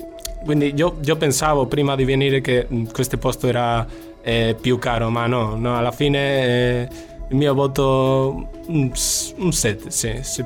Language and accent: Italian; Bilbao, Basque Country, Spain; Italian is a second language; now in Cagliari, Italy; Vengo da Bilbao, dalla Spagna, dal nord.